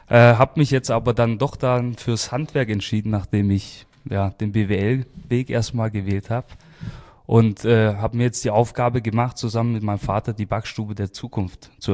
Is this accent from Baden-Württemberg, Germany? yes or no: yes; Stuttgart, Baden-Württemberg, Germany; Meine Mutter ist Deutsch, ja, ich bin so zwischen zwei Kulturen aufgewachsen. Also eigentlich bin ich wirklich als Stuttgarter Junge aufgewachsen, aber auf väterlicher Seite, also gerade meine Großeltern, Nonna, Nonno, die Seite, da war halt immer auch die italienische Sprache gefragt.